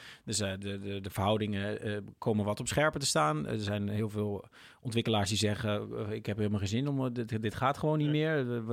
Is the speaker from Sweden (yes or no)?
yes; Gothenburg, Västra Götaland, Sweden; Ik ben natuurlijk Zwedofiel en ik kom uit de stad van Volvo, Gothenburg.